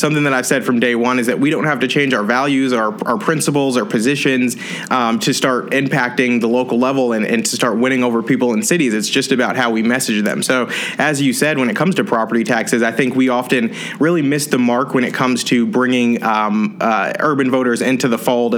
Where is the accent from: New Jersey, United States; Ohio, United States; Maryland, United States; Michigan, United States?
New Jersey, United States; now in Houston, United States; So I have to, as I always do, tell everybody that I'm from New Jersey originally.